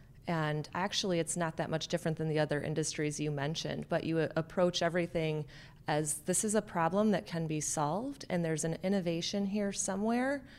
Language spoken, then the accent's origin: English; Michigan, United States; Yeah, I grew up in southeastern Michigan.